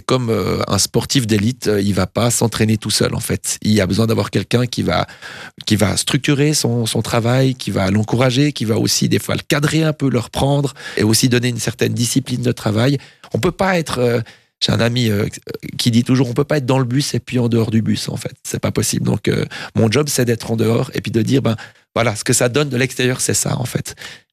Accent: Champagne, Vaud, Switzerland; C'est ce qui est écrit sur mon clavier parce que je viens de Champagne, donc voilà.

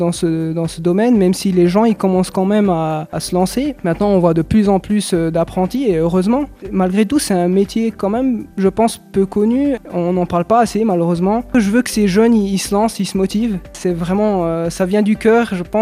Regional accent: Biel/Bienne, Bern, Switzerland; j'ai 26 ans et je suis de Bienne.

